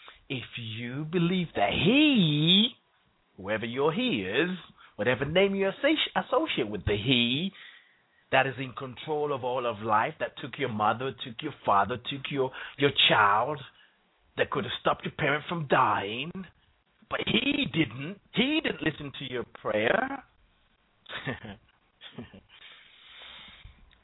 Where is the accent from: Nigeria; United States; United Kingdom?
Nigeria; My mom is a Christian, my dad is a Muslim. So I grew up in Nigeria.